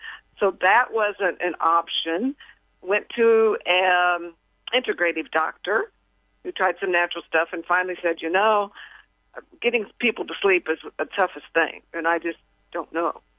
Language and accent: English; Quincy, United States; I know moving back to my hometown, Quincy, because my husband got transferred here about 9 years ago